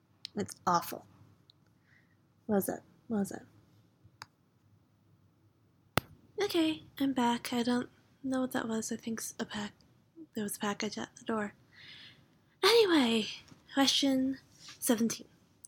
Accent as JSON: {"language": "English", "region": "the South", "country": "United States", "said": "But then again, we're from the South."}